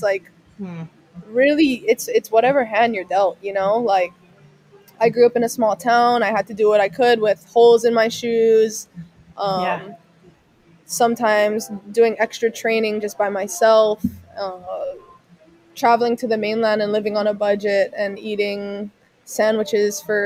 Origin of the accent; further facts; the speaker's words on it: Hawaii, United States; coming out of high school, I was a late recruit because I was from Hawaii.